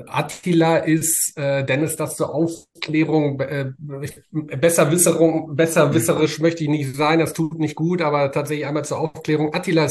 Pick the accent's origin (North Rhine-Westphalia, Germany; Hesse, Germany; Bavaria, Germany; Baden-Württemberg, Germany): Hesse, Germany; Frankfurt; Born and raised tatsächlich, mitten in der Stadt, im Marienkrankenhaus, was es heute nicht mehr gibt. Ich kann aber auch außer dem Gude, kann ich kaum Hessisch babbeln. Meine Eltern sind Norddeutsch, die haben mir das nie beigebracht, aber tatsächlich gebürtiger